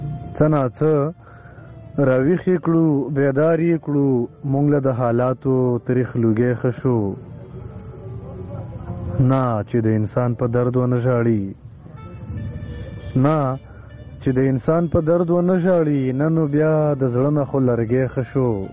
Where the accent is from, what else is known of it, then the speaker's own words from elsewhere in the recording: Khyber Pakhtunkhwa, Pakistan; زه د باجوړ اوسیدونکی یم. باجوړ کې چارمنګ یو وادي ده الته زه زیږیدلی یم.